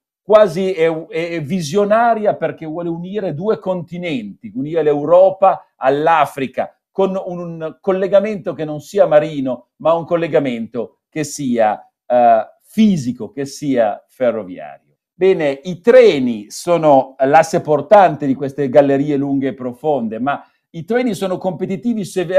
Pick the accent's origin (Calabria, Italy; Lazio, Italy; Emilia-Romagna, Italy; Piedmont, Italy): Piedmont, Italy; Ma da buon piemontese voglio dire